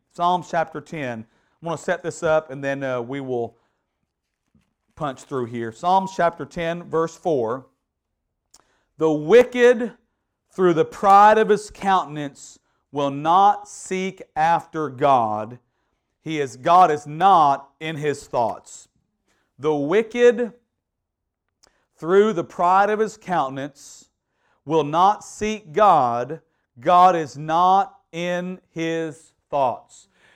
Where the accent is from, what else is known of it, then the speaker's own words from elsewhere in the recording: Houston, Texas, United States; he knew I stayed down this way, and he knew I was from Houston.